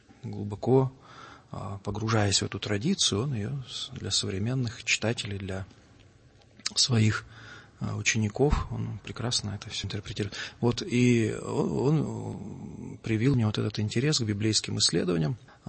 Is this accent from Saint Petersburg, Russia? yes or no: no; Lesosibirsk, Krasnoyarsk Krai, Russia; Ну, я вырос в Сибири, да, в Сибири вырос. Окончил школу в молодом советском городе Лесосибирск, городе лесопильщиков и деревообработчиков.